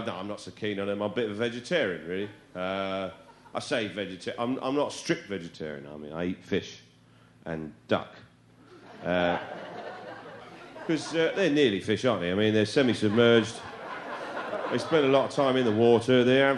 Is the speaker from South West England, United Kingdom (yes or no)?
yes; South West England, United Kingdom; I grew up in Britain in an area called the West Country. It's the West Country. It's a rural area, quite a country area.